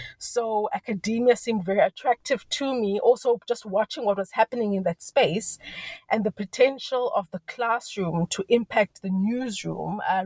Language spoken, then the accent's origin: English; South Africa; I am a South African media academic.